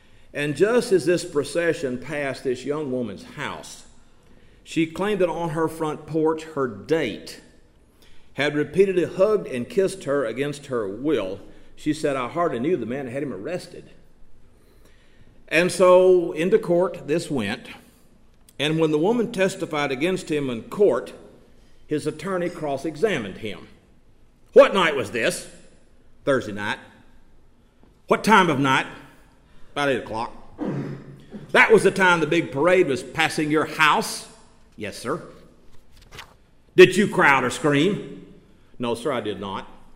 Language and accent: English; Mayfield, Kentucky, United States; That was the Burgoo held in 1931 in Mayfield, my hometown, for the Democratic candidate for governor, Ruby Lafoon.